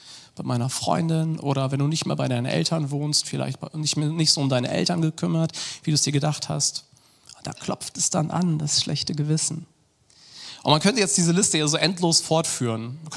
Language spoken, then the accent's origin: German; Bremen, Germany; Und als wir 16 waren, haben wir dann so eine Gruppe auch bei uns in Bremen gegründet.